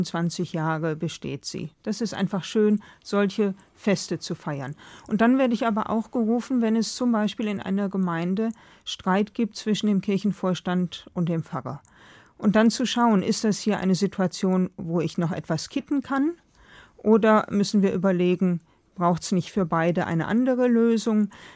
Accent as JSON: {"language": "German", "town": "Velbert", "region": "North Rhine-Westphalia", "country": "Germany", "tie": "born or raised there", "said": "Velbert, meine Heimatstadt, ist die Stadt der Schlüssel und Beschläge."}